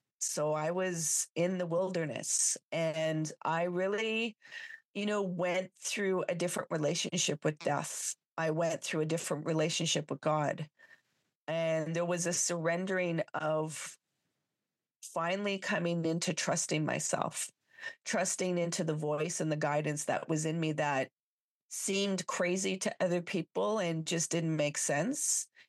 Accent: Sudbury, Ontario, Canada; I grew up in the North Ontario. So I live in Canada. So I grew up in Sudbury. So north of, most people know Toronto in Canada. So about 4 hours north from there. Very, very chilly winters.

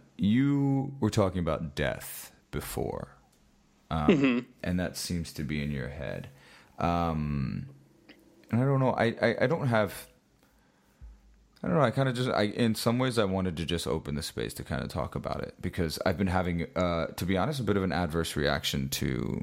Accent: Tampa, Florida, United States; I grew up in the South, you know, I grew up in Tampa, and, you know, so much of... I grew up around a lot of Christianity.

